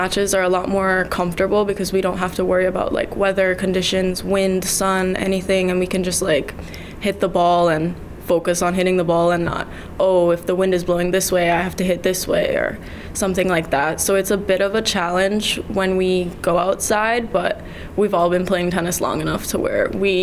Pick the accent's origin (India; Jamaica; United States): Jamaica; I'm originally from Jamaica.